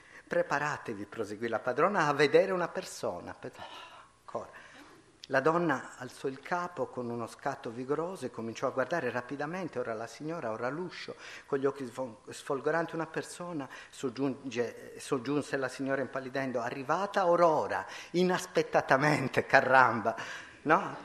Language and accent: Italian; Sardinia, Italy; io sono cresciuto in Barbagia, nel letto di Procuste e l'Anonima Sequestri